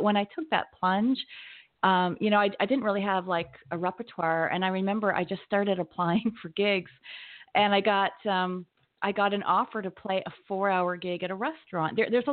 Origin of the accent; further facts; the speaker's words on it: Canada; moved away as an adult; now in United States; I grew up in Canada and then I moved to the U.S. For love. And that was many years ago with my current husband.